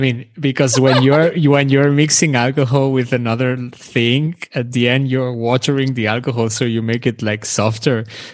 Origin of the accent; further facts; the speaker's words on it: Germany; now in Greece; I came from Germany to Greece and I was like the first day